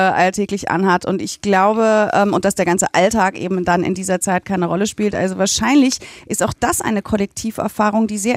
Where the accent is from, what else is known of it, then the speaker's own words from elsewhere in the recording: Northern Germany, Germany; Also mir ist das als Norddeutscher ja relativ fremd als kulturelle Praxis